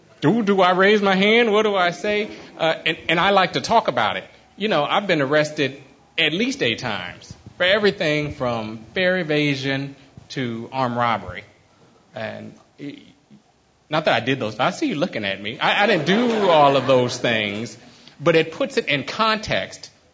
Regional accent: San Francisco, California, United States; And I'm from San Francisco. I'm fourth generation San Franciscan here in the Bayview. I'm the first generation not to grow up in public housing.

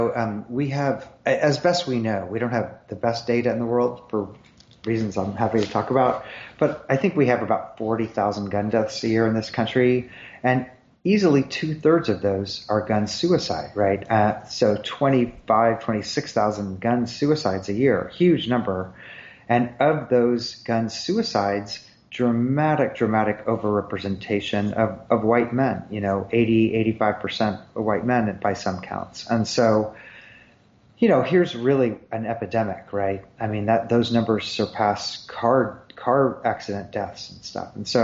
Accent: Missouri, United States; I mean, I grew up in Missouri, and when I grew up, it was, you know, there were lots of people who hunted, long tradition of gun ownership.

